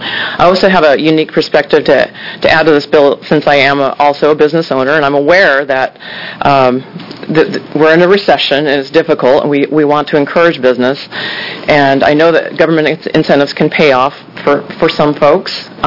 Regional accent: Keizer, Oregon, United States; For the record … I'm from Kaiser. I represent Kaiser, St. Paul, and Newburgh.

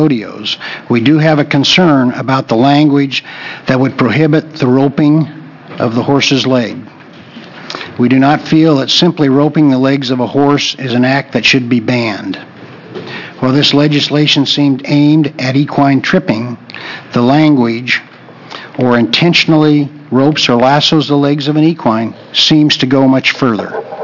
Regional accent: Pendleton, Oregon, United States; I'm a practicing equine veterinarian, have been for 37 years. I'm from Pendleton, Oregon.

